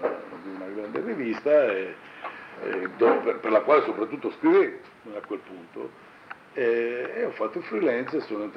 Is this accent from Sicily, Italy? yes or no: yes; Sicily, Italy; Io sono fotografo, sono siciliano, ho quasi 60 anni e faccio fotografie da 40.